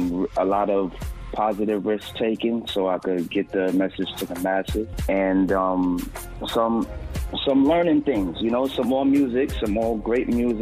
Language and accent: English; Brooklyn, New York, United States; growing up in Brooklyn, New York, I started, you know, just discovering rap music and stuff like that.